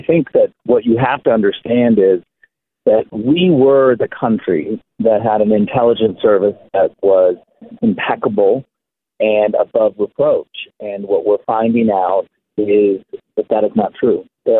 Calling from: Tirana, Tirana County, Albania; I am calling from Tirana, Albania

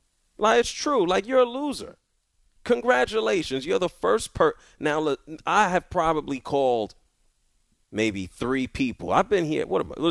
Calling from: Houston, Texas, United States; from Houston.

